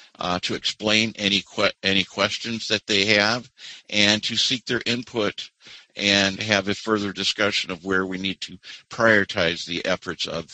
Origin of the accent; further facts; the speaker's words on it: United States; I'm from Jackson County.